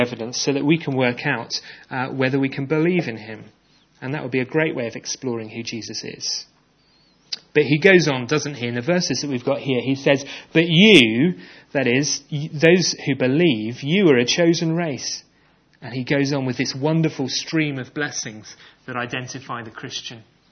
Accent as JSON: {"language": "English", "region": "South West England", "country": "United Kingdom", "said": "So sometimes I tell people that I'm Cornish."}